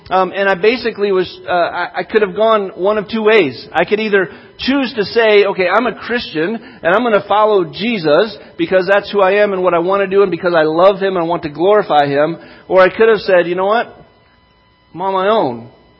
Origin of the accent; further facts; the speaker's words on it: Kalkaska, Michigan, United States; moved away as an adult; as I left Kalkaska, or even as I was growing up in Kalkaska, but mostly when I left, I went 14 hours away to college.